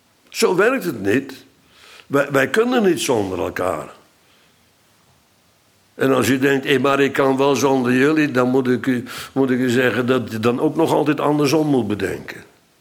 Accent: Netherlands; Wij zijn Nederlanders. En wij denken bij gebod aan verplichte opgelegde wetten.

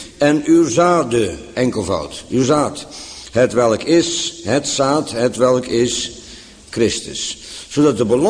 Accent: Bodegraven, South Holland, Netherlands; Hoewel, ik kom uit Bodegraven

